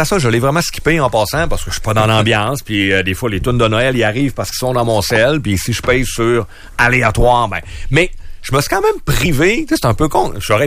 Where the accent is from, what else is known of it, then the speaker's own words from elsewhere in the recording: Quebec, Canada; je viens du Saguenay-Lac-Saint-Jean